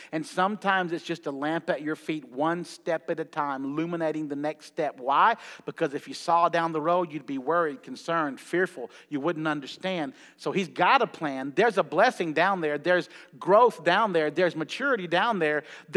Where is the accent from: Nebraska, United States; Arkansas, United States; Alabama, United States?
Alabama, United States; Huntsville; When I was growing up in Huntsville, going to school in Huntsville